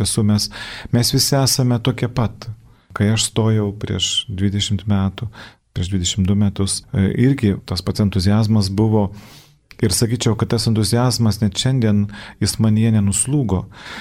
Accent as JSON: {"language": "Lithuanian", "town": "Telšiai", "region": "Telšiai County", "country": "Lithuania", "said": "aš kilęs iš Telšių, iš Žemaitijos, mus skiria apie 300 km"}